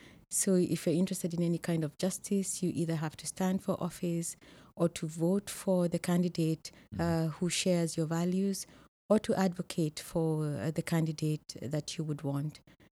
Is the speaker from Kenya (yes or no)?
yes; Kenya; also born or lived in Canada; I come from Kenya, but I'm also Canadian at the same time.